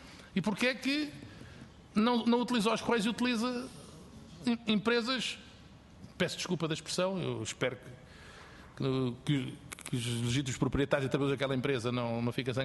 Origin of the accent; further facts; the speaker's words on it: Coimbra, Portugal; as freguesias todas do Conselho de Góis tinham uma estação de correios. Mas a minha aldeia, que não era freguesia, tinha um postozinho de correios